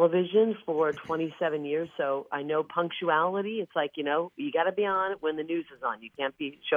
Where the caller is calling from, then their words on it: Arizona, United States; The sun is up, but I am calling from Arizona, and it's about 5:20.